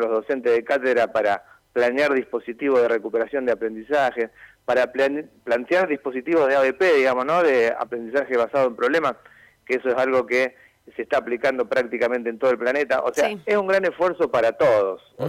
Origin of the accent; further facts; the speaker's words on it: Santa Fe, Argentina; el tema de seguridad es un tema que nos preocupa como santafesinos, digamos, ¿no?